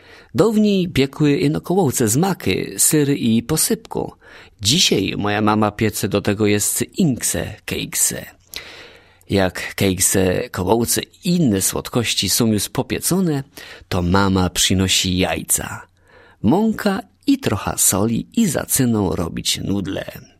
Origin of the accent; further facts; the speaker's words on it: Łubniany, Opole Voivodeship, Poland; U nas w Łubnianach tak naprawdę możemy fajerować dwa łotpusty.